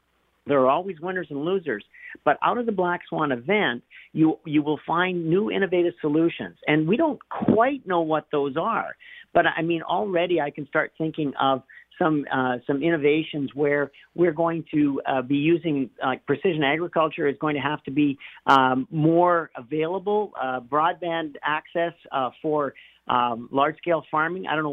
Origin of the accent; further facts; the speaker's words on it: the Prairies, Canada; You know, I grew up in the Midwest of Canada, and there everybody had a cousin or a relative who was still on the farm.